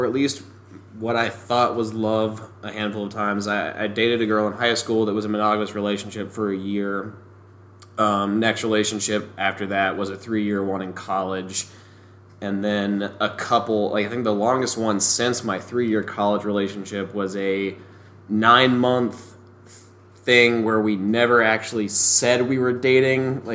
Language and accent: English; Hurricane, West Virginia, United States; I am from West Virginia, and I think a lot of my worldviews would make every West Virginian I ever knew just shit their pants.